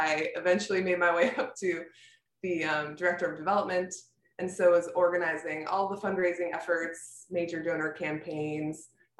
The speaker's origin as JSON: {"language": "English", "region": "Michigan", "country": "United States", "tie": "born or raised there", "moved": "as an adult", "lives_now": "New Orleans, United States", "said": "Yeah, I grew up in Michigan and moved here to go to Tulane, and I arrived just 3 days before Katrina hit."}